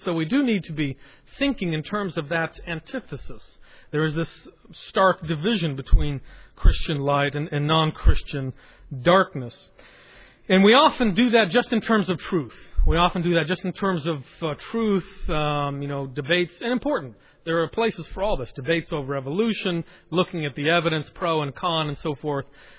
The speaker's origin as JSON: {"language": "English", "country": "United States", "said": "And being an American, it's hard for me to engage"}